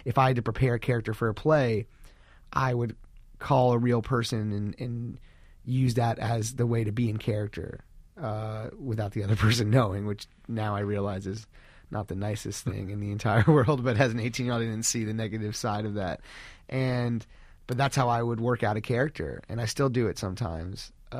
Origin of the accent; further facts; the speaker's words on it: Los Angeles, California, United States; Yeah, I grew up in Los Angeles, and I went to high school with, you know, people whose parents were studio heads and actors and things like this.